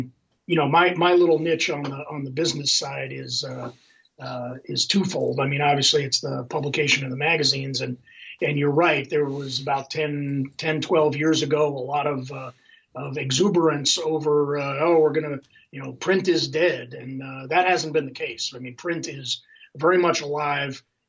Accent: New York City, New York, United States; in some places like my hometown of New York City, the schools are essentially a distribution center for free meals for low income families

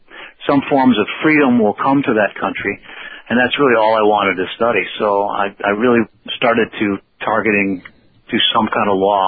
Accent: Michigan, United States; moved away as an adult; I was raised just outside of Detroit. And then, you know, I was there until I was about 18 years old. I left.

